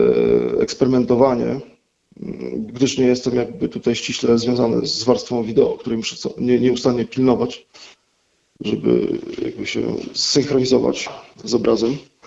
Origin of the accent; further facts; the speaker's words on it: Bydgoszcz, Kuyavian-Pomeranian Voivodeship, Poland; dzwonię z Bydgoszczy, rozmawiamy, ja jestem z Bydgoszczy